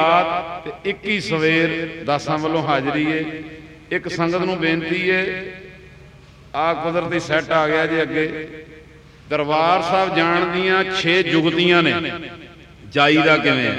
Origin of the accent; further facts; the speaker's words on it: Amritsar, Punjab, India; ਮੇਰੇ ਸਿਰ 'ਤੇ ਵੀ ਹੱਥ ਰੱਖੋ, ਮੈਂ ਤਾਂ ਅੰਮ੍ਰਿਤਸਰ ਦਾ ਹੀ ਹਾਂ।